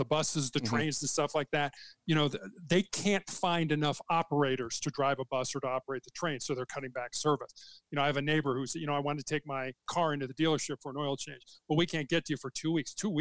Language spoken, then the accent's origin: English; Chicago, Illinois, United States; when I was growing up in Chicago